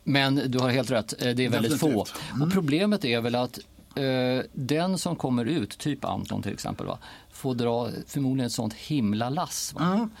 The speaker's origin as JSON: {"language": "Swedish", "town": "Stockholm", "region": "Stockholm County", "country": "Sweden", "tie": "born or raised there", "said": "Jag är uppväxt i Bajenland. Typ ett smärre stenkast ifrån Söderstadion."}